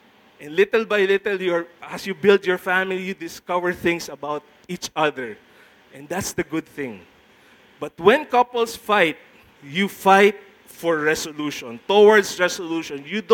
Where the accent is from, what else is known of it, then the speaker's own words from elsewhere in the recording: Philippines; You know, in the Philippines, besides, I'm a Filipino.